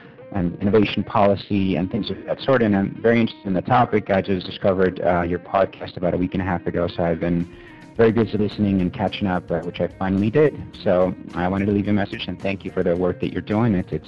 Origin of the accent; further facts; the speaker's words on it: Peru; also born or lived in United States; calling from Lima, Peru. I'm originally from Peru. I spent the last 17 or so years in the U.S.